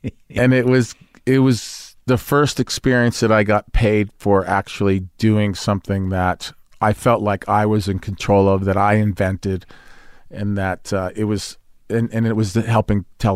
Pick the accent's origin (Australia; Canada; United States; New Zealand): United States; Brooklyn, New York; accent: Brooklyn; And so I put on a whole facade that because I was from Brooklyn, I was born in Brooklyn, but I went into the audition with a Brooklyn accent and lied my way through the whole thing.